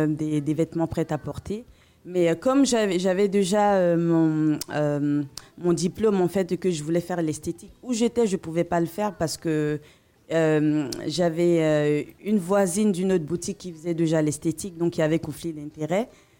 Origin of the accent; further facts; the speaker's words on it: France; now in Côte d'Ivoire; Bon, moi, je suis franco-ivoirienne, en fait. Je suis née en Côte d'Ivoire, mais j'ai grandi en Europe.